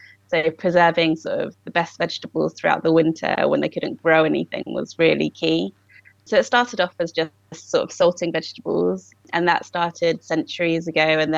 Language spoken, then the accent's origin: English; Busan, South Korea; So I'm from Busan, mm-hmm. Which is on the south coast. So the particular area I'm from is called Namhae, which translates as sort of South Sea.